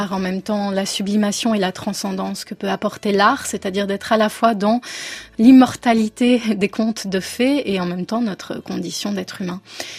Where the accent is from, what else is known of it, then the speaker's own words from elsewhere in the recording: Paris, Île-de-France, France; born there; je suis née à Paris, même si ma famille vient d'ailleurs